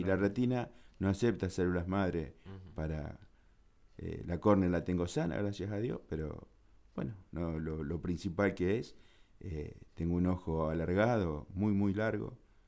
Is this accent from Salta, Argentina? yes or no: no; Coronel Moldes, Córdoba, Argentina; born there; also born or lived in Casilda; Yo soy nacido en Coronel Moltes, provincia de Córdoba. Me trataron en Río Cuarto. Después, a posterior, vinimos a Casilda.